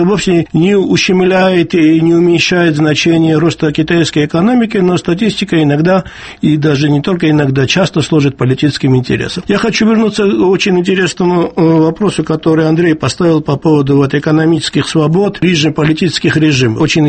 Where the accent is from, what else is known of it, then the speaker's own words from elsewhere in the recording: Georgia; Я как гражданин Грузии, грузин, я очень люблю свою родину